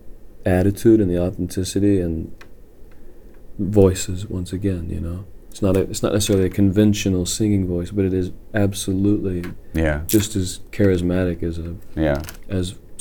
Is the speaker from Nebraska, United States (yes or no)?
no; Texas, United States; I'm from Texas, so I say Bridget.